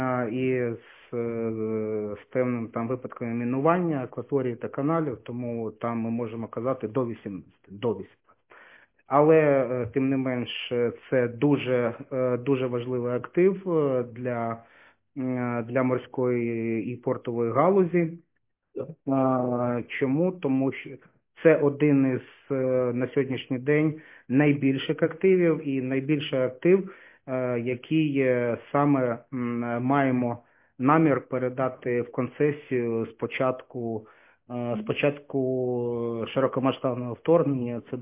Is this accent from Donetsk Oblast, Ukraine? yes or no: yes; Mariupol, Donetsk Oblast, Ukraine; born there; Народився в Маріуполі, дуже багато років, біля 13 років працював.